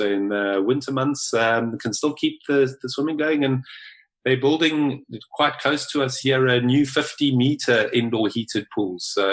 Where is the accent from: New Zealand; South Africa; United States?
South Africa; Port Alfred, Eastern Cape; I went back to Port Alfred, my hometown, over 2 weeks over Christmas. And Port Alfred's a quiet beach town.